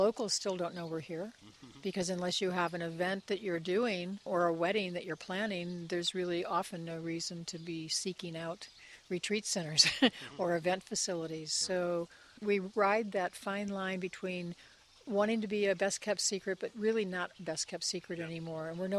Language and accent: English; California, United States; now in Italy; So we came from California, and that was a lovely compliment, and we're in love with Italy because I'm half Sicilian.